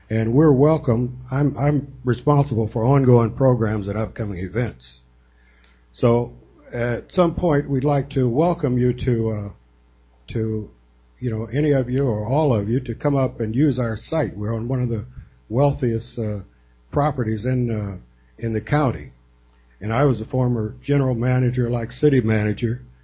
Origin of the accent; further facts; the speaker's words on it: Berkeley, California, United States; I grew up in Berkeley, attended Berkeley High School and Columbus, and graduated from the University of California at Berkeley with honors.